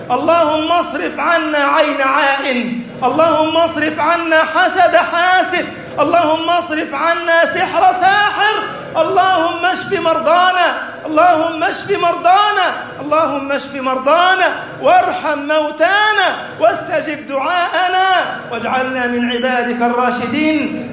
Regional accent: Egypt; يا ربنا اجعل بلدنا مصر أمنا أمانا

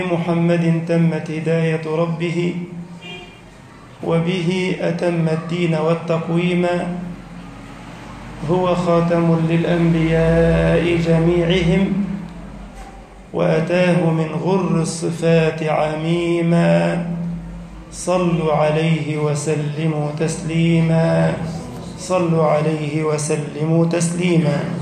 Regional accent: Egypt; وانشر أمنك وأمانك في بلدنا مصر وسائر بلاد المسلمين.

